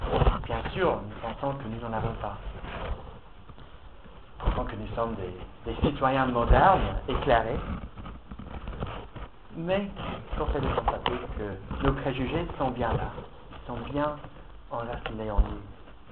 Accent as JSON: {"language": "French", "country": "United Kingdom", "second_language": "French", "said": "m'a demandé si j'étais anglais. Et donc j'ai dit oui, je suis anglais."}